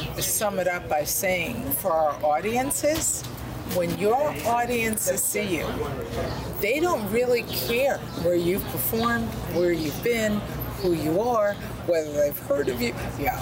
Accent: United States; As an American working up there, that's a whole different ballgame.

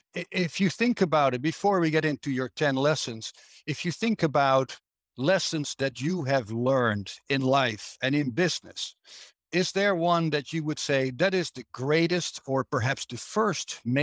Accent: Netherlands; now in Arizona, United States; I'm your host. I'm originally from the Netherlands, living happily in beautiful Arizona in the United States, and I'm also known as

